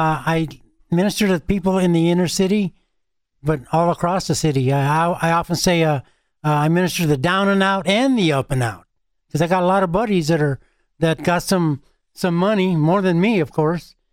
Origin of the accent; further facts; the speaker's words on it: Denver, Colorado, United States; also born or lived in Greeley, United States; I was born in Greeley, Colorado, and I was raised here in Denver. We moved when I was about 5 years old